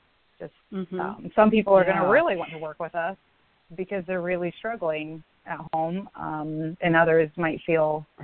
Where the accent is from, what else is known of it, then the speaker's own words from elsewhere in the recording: Ohio, United States; I'm from Ohio.